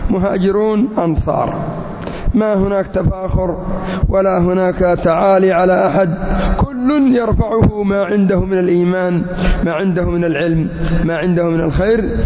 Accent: Yemen; خرجوا على أولياء أمورهم، سواء عندنا في اليمن أو في كثير من البلدان

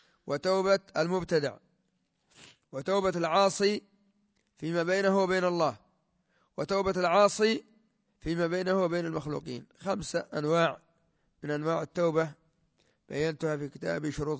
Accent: Yemen; هذا عندنا في اليمن

